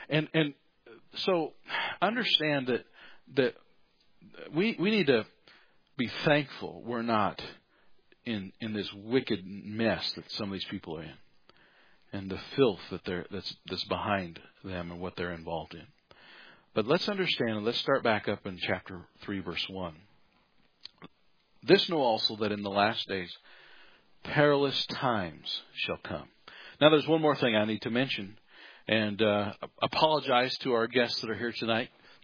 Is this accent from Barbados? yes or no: no; United States; But as an American, I don't like the fact that we're even tied to China.